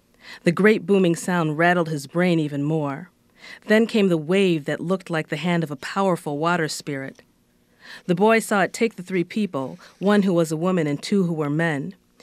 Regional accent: Nigeria; it sparked a very strong reaction within me as a Nigerian

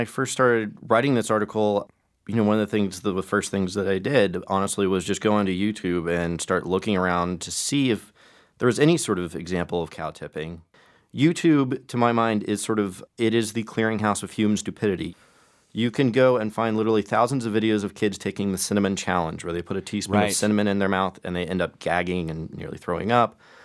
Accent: Oklahoma, United States; I grew up in Oklahoma. You know, I had been around cows.

